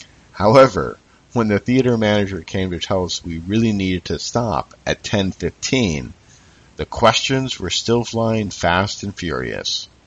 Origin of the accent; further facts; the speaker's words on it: San Ramon, California, United States; in my hometown of San Ramon